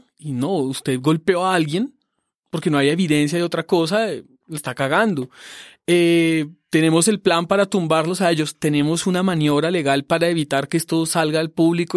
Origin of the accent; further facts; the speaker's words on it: Colombia; lo que yo sentí como persona colombiana esta semana